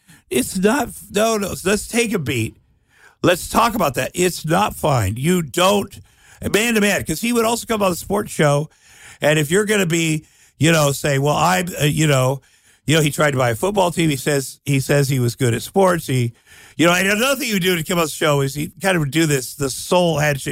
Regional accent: Iowa, United States; I grew up in Iowa.

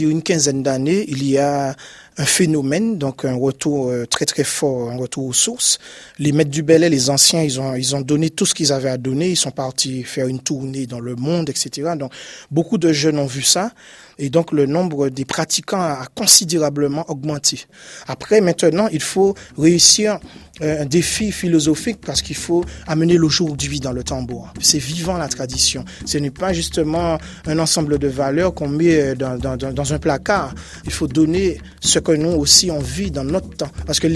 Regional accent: Martinique; Mon tambour de prédilection, c'est le tambour djouba, puisque je suis martiniquais.

